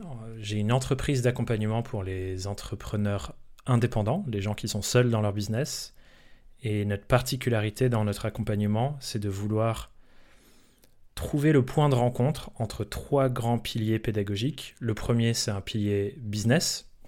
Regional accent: France; also born or lived in England; je suis anglais de naissance, mais j'ai grandi en France. Donc je maîtrise les deux langues parfaitement

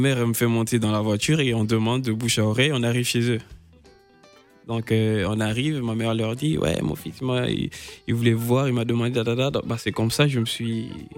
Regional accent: Guinea; born there; Ouais je suis né en Guinée.

